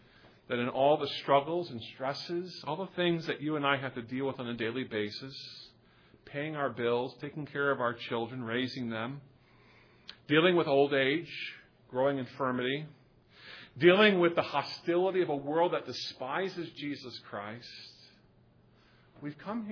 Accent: Chicago, Illinois, United States; Bears game. Okay, I'm from Chicago.

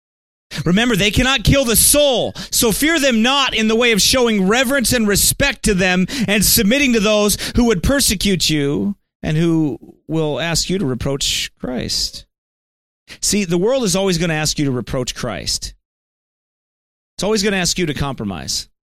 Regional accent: Geneseo, United States; It's not like when I went back to my hometown in Geneseo and I walked through it, I'm like, whoa. Nobody there.

